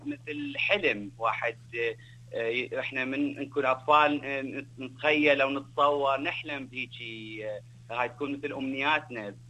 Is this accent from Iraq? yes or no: yes; Iraq; also born or lived in Iran; now in Australia; لأنه أنا عراقي ولادة إيران بعد ولادة في الحرب الإيرانية العراقية. واضطرينا أنه نهاجر ونجي لأستراليا